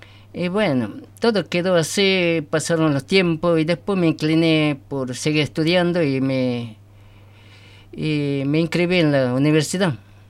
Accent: General Ballivián, Salta, Argentina; Yo nací en General Ballivián, provincia de Salta.

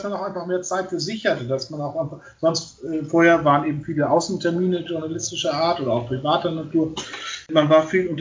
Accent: Northern Germany, Germany; Das ist man als Norddeutscher, ich komme aus Norddeutschland, ja auch gewohnt.

